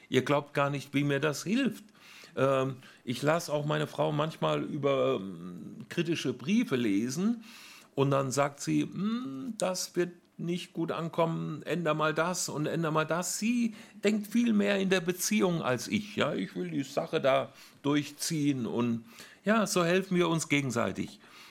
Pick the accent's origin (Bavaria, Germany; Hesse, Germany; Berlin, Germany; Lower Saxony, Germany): Hesse, Germany; Ich komme ja aus Nordhessen. Aus der Nähe von Kassel. Meine Eltern waren ganz einfache Handwerkers- und Bauersleute, Nebenerwerbslandwirtschaft.